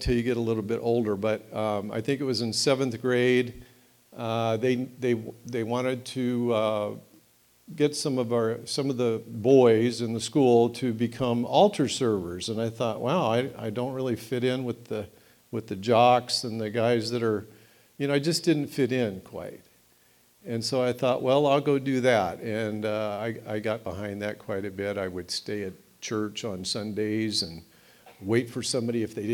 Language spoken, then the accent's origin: English; Hawaii, United States; born there; I was born in Hawaii. My claim to fame, I always like to tell people, I was born in Hawaii.